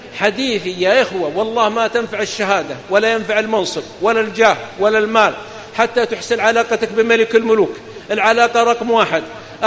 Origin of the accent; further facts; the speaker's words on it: Saudi Arabia; اعتزل الوزارة عندنا في السعودية من 50 سنة